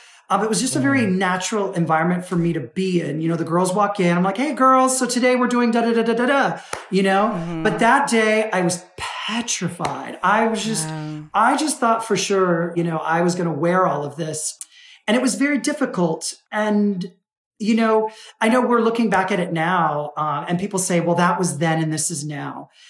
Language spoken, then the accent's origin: English; United States; born there; I was born in the States, but I went at the age of seven and, you know, stayed with my family and where they lived under that regime.